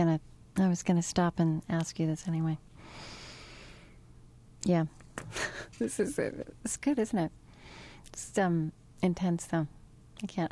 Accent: United Kingdom; I was born and raised in Britain, and this is how I see it.

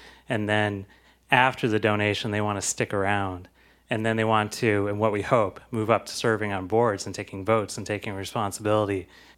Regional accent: Minneapolis, Minnesota, United States; I'm from Minneapolis.

